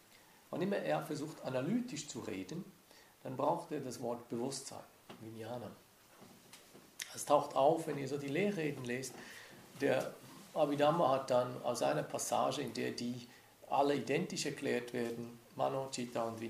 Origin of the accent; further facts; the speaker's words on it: Bavaria, Germany; Und dann wird dieser Kuckuck plötzlich zum Allgäuer Kuckuck und ich bin ein Allgäuer